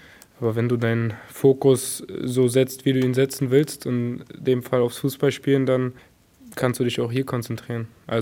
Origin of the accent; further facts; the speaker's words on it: Berlin, Germany; Wie gesagt, ich bin Berliner Junge.